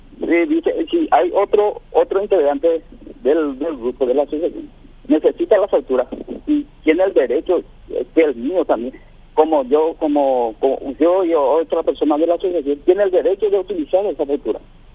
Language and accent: Spanish; Cacupé, Central, Paraguay; Somos de Cacupé, todos somos de Cacupé, de cuatro barrios de acá, de la comunidad de Cacupé.